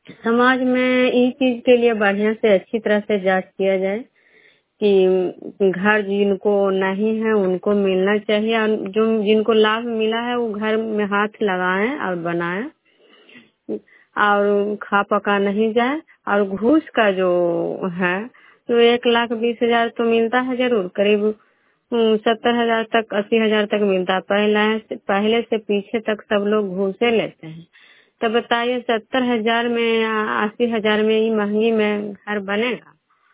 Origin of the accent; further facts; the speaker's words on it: Bishnupur, Bihar, India; मैं बिष्णुपुर ग्राम खजरा पंचायत नालंदा जिला नवनौसा प्रखंड के निवासी हैं।